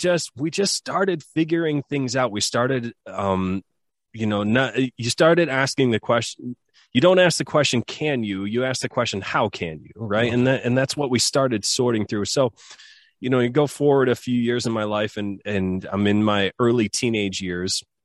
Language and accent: English; Michigan, United States; I was born on in a small rural town in Southwest Michigan. I grew up in Michigan in the U.S. and grew up on a farm